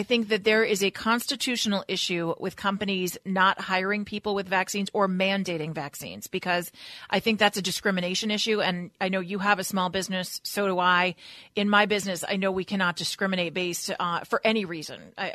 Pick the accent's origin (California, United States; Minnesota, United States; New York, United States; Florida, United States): California, United States; I see it here in California. There's a lot of pressure in my home state for people to get vaccines